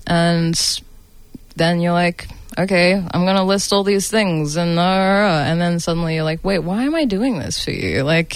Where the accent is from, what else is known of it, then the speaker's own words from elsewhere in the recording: Australia; I'm a brown person growing up in Australia who went to predominantly white Catholic schools.